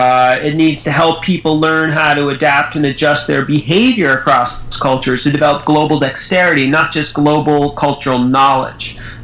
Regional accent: United States; I grew up in the United States. I did not have a multicultural background at all.

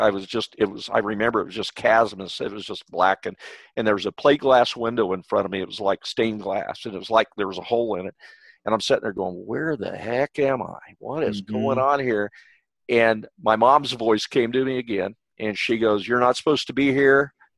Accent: Kansas, United States; I'm from Kansas. I was raised on a wheat farm back there

